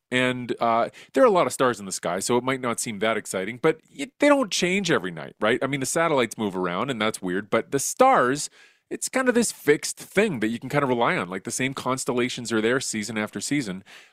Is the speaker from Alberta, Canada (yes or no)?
yes; Edmonton, Alberta, Canada; I grew up in Edmonton